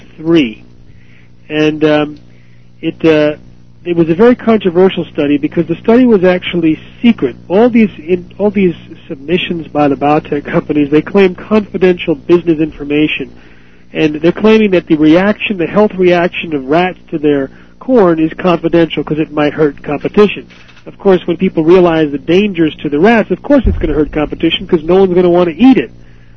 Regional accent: Iowa, United States; it was actually occurring not only in Iowa, which was my home state

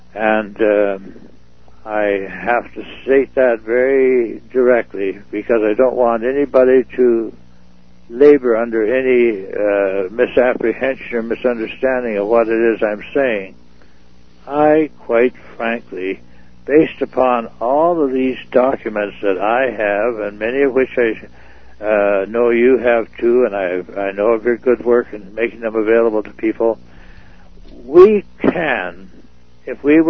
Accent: Canada; I assume my share of responsibility as a Canadian.

